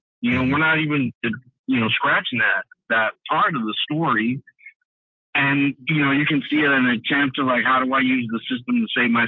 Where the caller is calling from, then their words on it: San Jose, California, United States; Bay Planner, San Jose, California.